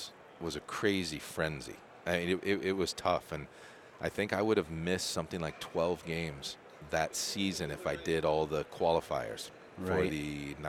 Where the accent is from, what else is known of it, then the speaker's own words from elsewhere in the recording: Cleveland, Ohio, United States; I was brought up in Cleveland, so my dad, you know, it was hard work and it'll pay off.